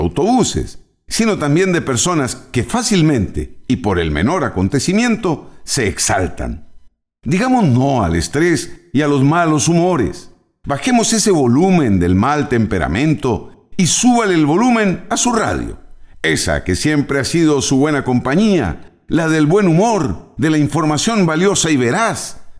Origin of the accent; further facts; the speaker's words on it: Costa Rica; nos han reconocido en las últimas décadas como el país de la participación, de las oportunidades, como los ticos.